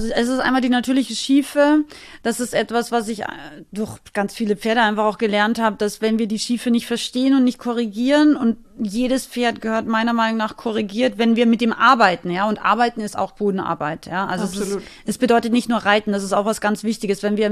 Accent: Austria; ich bin ja aus Österreich, ich bin ein relativ direkter Mensch.

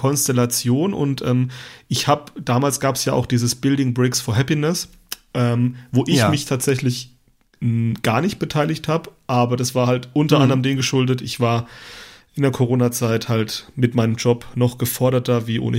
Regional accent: Rhineland-Palatinate, Germany; ich bin halt Pfälzer und ich bin so ab vom Schuss

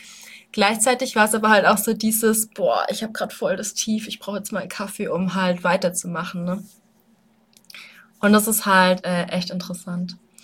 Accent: Weißenhorn, Bavaria, Germany; Ich komme ja aus Weißenhorn

